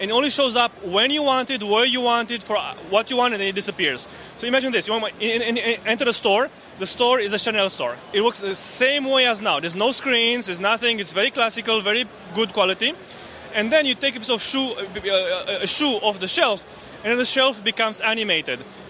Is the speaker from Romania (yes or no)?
yes; Romania; I'm from Romania as well.